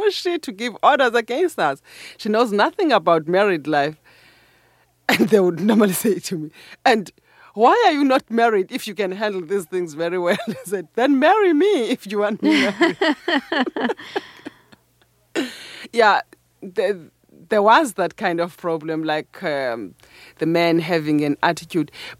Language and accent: English; Cofimvaba, Eastern Cape, South Africa; working as a physiotherapist in a hospital in Gofimvaba, that is my hometown.